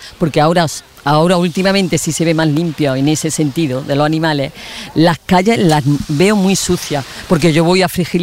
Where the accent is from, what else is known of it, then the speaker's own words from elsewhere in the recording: Martos, Andalusia, Spain; Te iba a decir el pueblo de Vivarío. Soy de Martos.